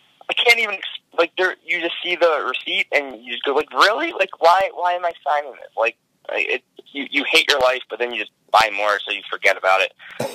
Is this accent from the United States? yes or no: yes; United States; I'm an American. I'm a patriot.